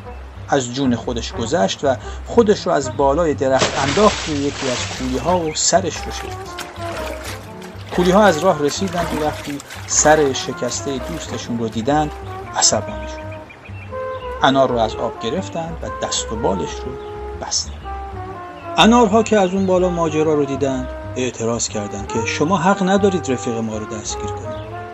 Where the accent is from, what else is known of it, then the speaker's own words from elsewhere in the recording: Gilan, Iran; born there; من در گیلان به دنیا آمدم و چقدر بابتش خوشحالم.